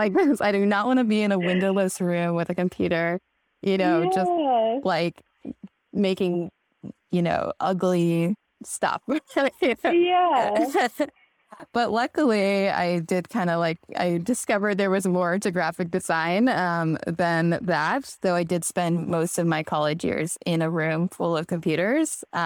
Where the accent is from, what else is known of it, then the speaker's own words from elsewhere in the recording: California, United States; I grew up in the Bay Area of California.